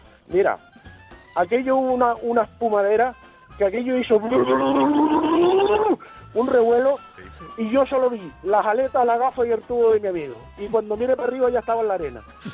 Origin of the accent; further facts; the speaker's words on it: Canary Islands, Spain; Yo soy de Canarias, del sur de Tenerife.